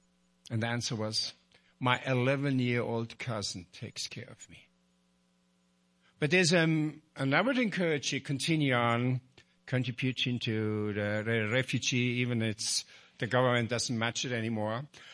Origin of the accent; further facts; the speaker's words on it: Switzerland; English is a second language; I grew up in Switzerland.